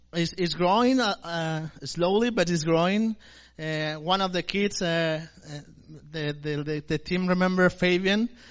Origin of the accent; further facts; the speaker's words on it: Mexico; first language Spanish; English is a second language; I'm Latino. I am from Mexico, so I speak Spanish.